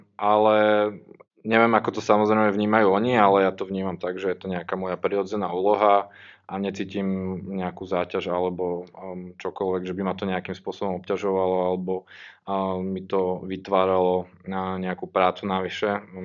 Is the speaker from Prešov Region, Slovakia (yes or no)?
no; Bratislava, Bratislava Region, Slovakia; som z Bratislavy, aj som tu študoval na vysokej škole.